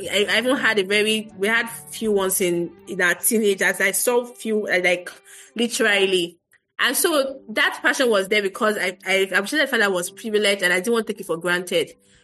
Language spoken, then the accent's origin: English; Bariga, Lagos, Nigeria; But because I grew up in Bariga, and that area is where we see a lot of underprivileged children.